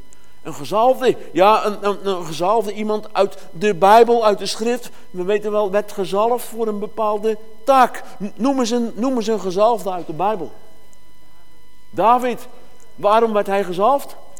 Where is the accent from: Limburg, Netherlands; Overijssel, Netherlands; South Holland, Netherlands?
South Holland, Netherlands; Dordrecht; Ja, ik kom uit Dordrecht, daar zeggen we dode